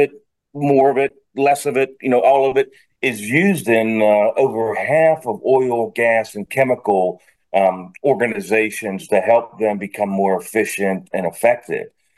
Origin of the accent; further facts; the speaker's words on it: Pittsburgh, Pennsylvania, United States; also born or lived in Washington, D.C.; I was in D.C. for a long time, but I grew up in Pittsburgh around the steel mills.